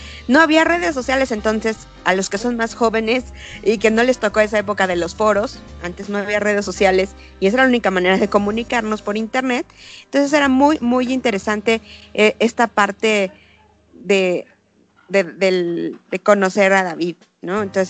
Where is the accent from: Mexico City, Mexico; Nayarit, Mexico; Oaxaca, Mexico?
Mexico City, Mexico; vivo y soy de la Ciudad de México.